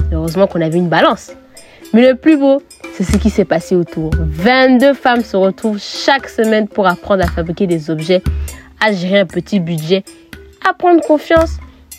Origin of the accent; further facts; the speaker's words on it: Grand-Bassam, Comoé, Côte d’Ivoire; J'ai grandi à Abidjan, précisément à Grand Bassam. Mais après avoir terminé mes études à l'étranger, j'ai décidé de revenir en Côte d'Ivoire.